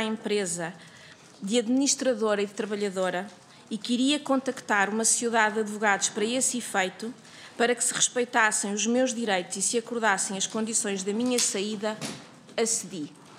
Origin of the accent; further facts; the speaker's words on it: Portugal; como portuguesa, ao serviço do meu país